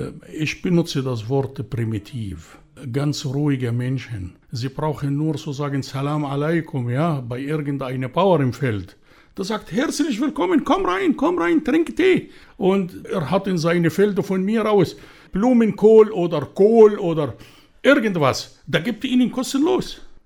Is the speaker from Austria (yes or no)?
no; Cairo, Cairo Governorate, Egypt; also born or lived in Stuttgart; now in Sylt, Germany; Und hier ist meine Heimat. Ich lebe hier in Deutschland mehr als in Kairo.